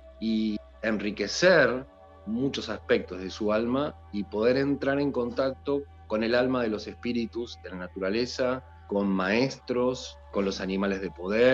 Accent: Buenos Aires, Argentina; Soy argentino, soy de Buenos Aires, nací en Buenos Aires, vivo en Buenos Aires en este momento, pero ando por España muchas veces, por Estados Unidos, por Uruguay, por Argentina, o sea, ando por todos lados en este momento, aún con pandemia.

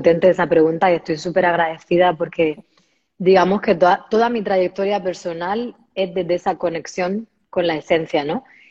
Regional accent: Region of Murcia, Spain; yo soy una manguera, una murciana del sur de España, mitad española, mitad filipina. Entonces, bueno, tuve la suerte de crecer en este paraíso

